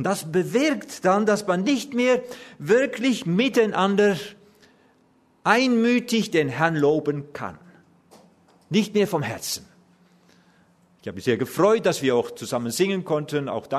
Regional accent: Netherlands; German is a second language; Ich bin Holländer und das muss ich auch vorweg sagen.

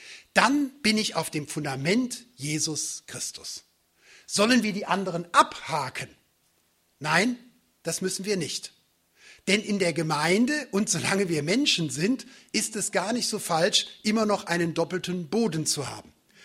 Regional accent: Northern Germany, Germany; bin ich nach Ulbach gekommen und habe da in der Stunde gepredigt, als 19-Jähriger, als Schüler und fiel fast als Norddeutscher von der Stange

